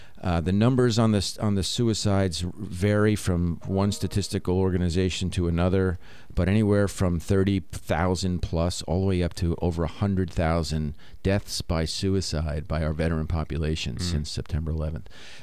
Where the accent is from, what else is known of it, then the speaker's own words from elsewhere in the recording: New York City, New York, United States; Me being born in Manhattan, I was born in Manhattan Hospital. I was raised in the greater New York City metropolitan area. Spent a lot of time in the city.